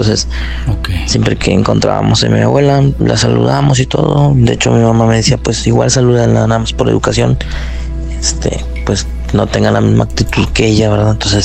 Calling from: Monterrey, Nuevo León, Mexico; acá de Monterrey.

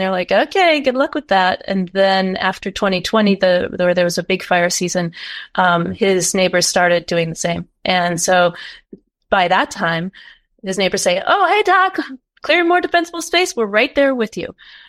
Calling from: Berkeley, California, United States; So I'm joining you from Berkeley, California.

